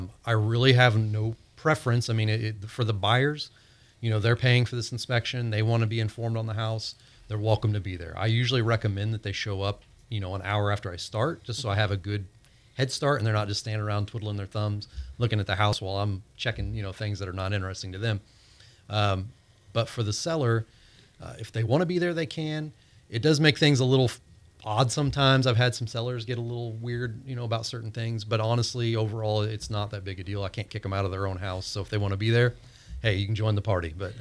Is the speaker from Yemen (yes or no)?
no; Indiana, United States; now in Florida, United States; here in Florida, I know because I'm a transplant from Indiana.